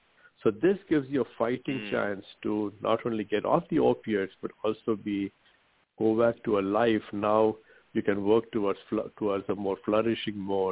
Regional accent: India; it's like asking me to give up Indian food. I'm from India.

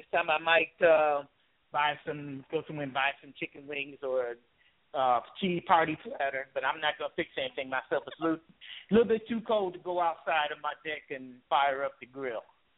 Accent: Chicago, Illinois, United States; I'm a White Sox fan because I grew up on the South Side.

